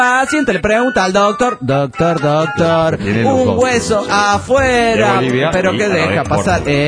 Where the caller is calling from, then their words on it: Cancún, Quintana Roo, Mexico; Soy … de Cancún, Quintana Roo, México.